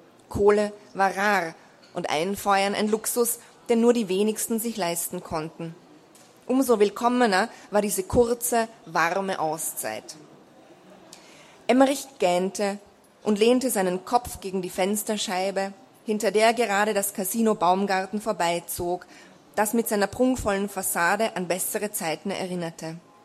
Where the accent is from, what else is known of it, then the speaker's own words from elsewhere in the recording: Vienna, Austria; nehme ich Sie jetzt mit in meine Heimatstadt nach Wien